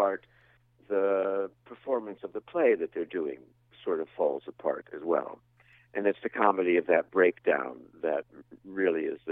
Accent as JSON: {"language": "English", "town": "Miami", "region": "Florida", "country": "United States", "tie": "born or raised there", "moved": "as an adult", "lives_now": "New York, United States", "said": "I'm from Miami originally, born and raised there, went to New York to go to college, and stayed"}